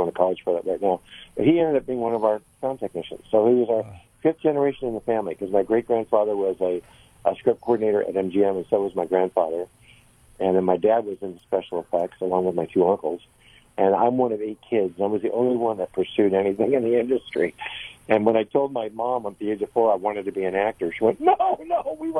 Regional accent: Los Angeles, California, United States; moved away as an adult; now in Tarpon Springs, United States; I'm originally from Los Angeles. And I moved out to Tarpon Springs, Florida, 16 years ago to kind of retire.

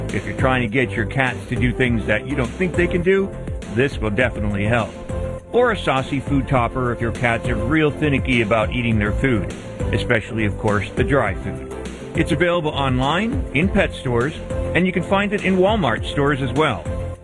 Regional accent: Poland; because I'm from Poland.

